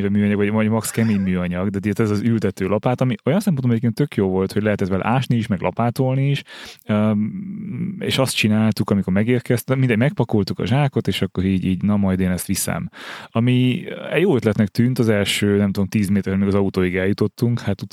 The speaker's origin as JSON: {"language": "Hungarian", "region": "Budapest", "country": "Hungary", "tie": "born or raised there", "said": "És hát ezt törzsgyökeres pestiként nehéz megcsinálni"}